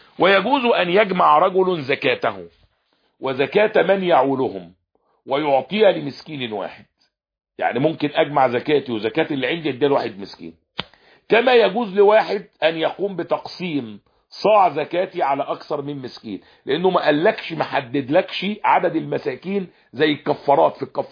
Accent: Egypt; ما فيش حد عندنا في مصر بياكل اقط، فيش حد عندنا في مصر بياكل في العيد تمر

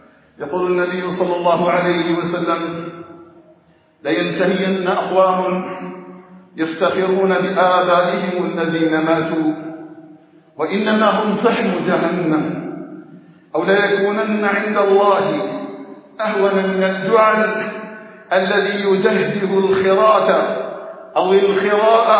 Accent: Algeria; في بلادنا الجزائر

